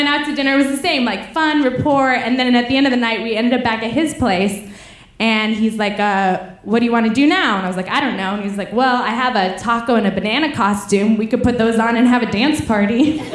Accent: Paris, Île-de-France, France; I'm like, oh, the thing is I'm from Paris, so I cannot tell you where to go

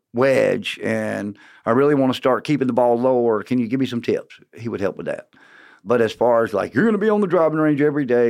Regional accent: Lake City, South Carolina, United States; also born or lived in Florida; But I grew up in Lake City, South Carolina. I was born in Sherall and then moved to Florida for a little while when my dad was a golf pro.

